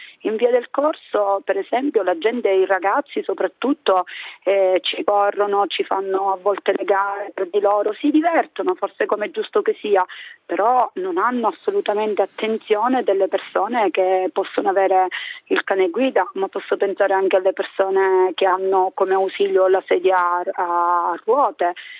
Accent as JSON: {"language": "Italian", "region": "Sicily", "country": "Italy", "lives_now": "Rome, Italy", "said": "Io sono siciliana, però sto a Roma."}